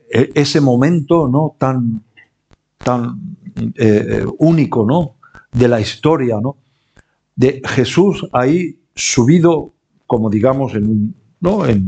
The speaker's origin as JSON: {"language": "Spanish", "town": "Elche", "region": "Valencian Community", "country": "Spain", "said": "decidimos venirnos rápidamente aquí a Elche, que es de donde yo soy"}